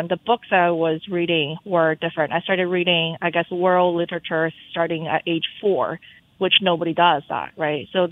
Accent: Boston, Massachusetts, United States; Well, my expectations for weather as a Bostonian is quite different.

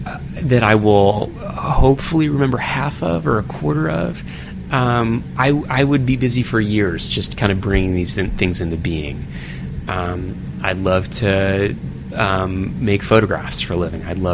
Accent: Woodbury, Connecticut, United States; Growing up in Litchfield County, Connecticut, growing up in Woodbury, watching the goldfinch change from this kind of camouflage brown to this resplendent gold

